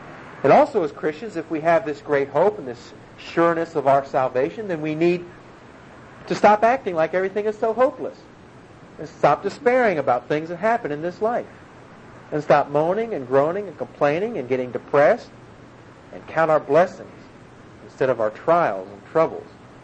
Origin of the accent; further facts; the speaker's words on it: Washington, District of Columbia, United States; Val and I have an ongoing rivalry since I'm from Washington, D.C. area.